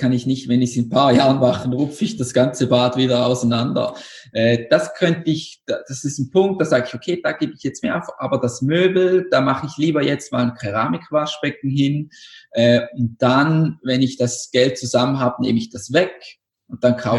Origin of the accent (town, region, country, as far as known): Switzerland